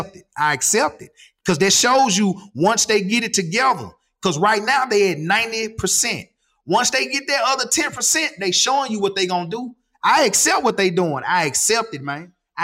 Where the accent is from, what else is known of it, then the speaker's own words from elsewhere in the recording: Binghamton, New York, United States; born there; Yeah, I was born in Binghamton right down Johnson Street. My grandmother was the Binghamton candy lady.